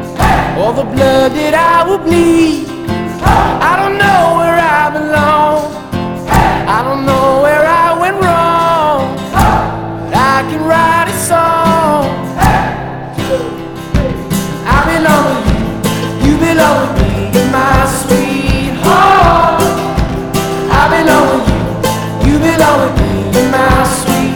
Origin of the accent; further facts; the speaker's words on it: Madrid, Community of Madrid, Spain; soy de Madrid y del Barça. Me agrada mucho el catalán, aunque hablo en castellano, and sometimes I dream in English.